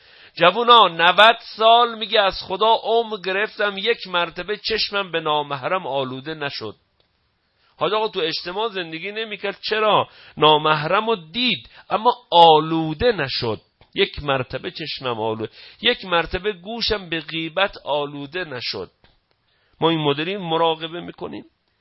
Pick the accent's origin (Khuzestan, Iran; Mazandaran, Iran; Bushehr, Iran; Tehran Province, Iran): Mazandaran, Iran; Babol; من اهل بابلم به من میگن بابلی